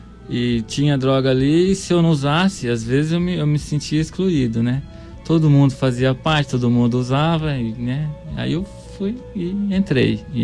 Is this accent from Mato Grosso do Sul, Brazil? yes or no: yes; Dourados, Mato Grosso do Sul, Brazil; Eu sou aqui de Dourados, sou nascido aqui, criado aqui.